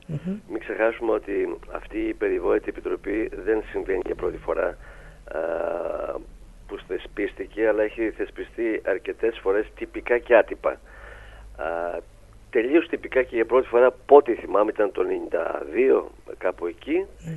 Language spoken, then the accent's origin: Greek; East Macedonia and Thrace, Greece; εμείς έχουμε εντοπίσει ως Θρακιώτες και ως Ευρύτες ακόμη πιο συγκεκριμένα τα προβλήματα του Εύρου και γενικότερα της Θράκης επί πάρα πολλά χρόνια μέσα από τη θεσμικότητά μας αλλά και από την ζωή μας εδώ πέρα μέσα